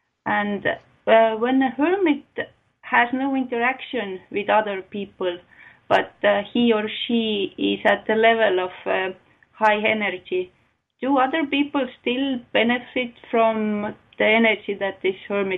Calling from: Estonia; Yes, I am calling from Estonia.

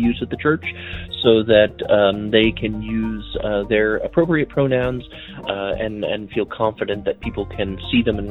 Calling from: Winfield, Kansas, United States; I'm calling from Winfield, Kansas.

